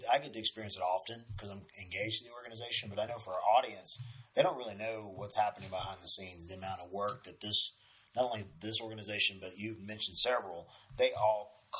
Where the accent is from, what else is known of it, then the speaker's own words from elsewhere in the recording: Pearland, Texas, United States; I tell people all the time, I'm from Pearland.